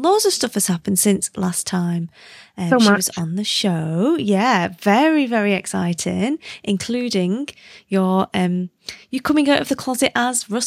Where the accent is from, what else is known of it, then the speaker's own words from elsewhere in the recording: South Africa; accent: South African; It's almost as bad as my South African accent.